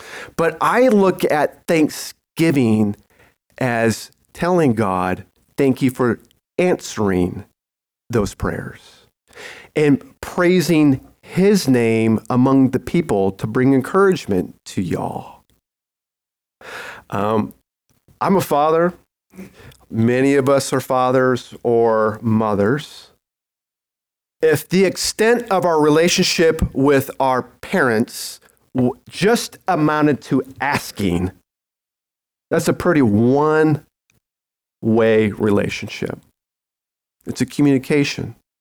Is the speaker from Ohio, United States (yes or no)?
no; Colorado, United States; You know, I'm from Colorado, gold mining or Leadville. We're in Leadville and we got lots of lead